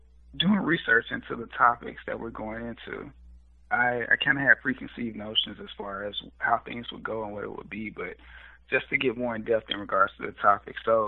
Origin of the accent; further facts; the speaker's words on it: Shelby, Mississippi, United States; I am originally from the Mississippi Delta, Shelby, Mississippi, which was formerly the home of the Jaguars.